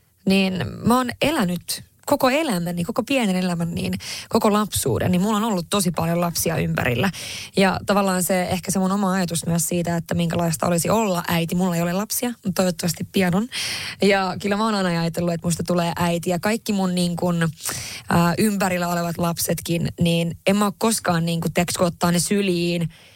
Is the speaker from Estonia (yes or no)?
no; Haparanda, Norrbotten County, Sweden; now in Finland; itse tietysti mä oon kotoisin Lapista, ja kyllä mä niinku, mä Haaprannasta kotoisin, ja identifioin itseni kyllä hyvin vahvasti kuitenkin edelleen niinku tänä päivänäkin sillä tavalla ruotsinkieliseksi ja ruotsalaiseksi, vaikka mulla on ihan Suomen passi nykyään ja asunut Suomessa